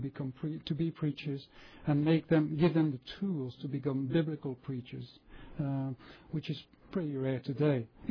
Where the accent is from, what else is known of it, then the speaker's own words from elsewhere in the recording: France; English is a second language; moved away as an adult; I'm originally from France and lived most of my life there. Went to England to learn English language, some.